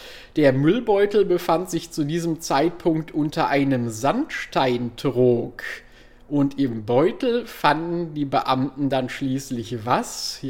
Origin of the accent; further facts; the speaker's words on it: North Rhine-Westphalia, Germany; Als gebürtiger Westfale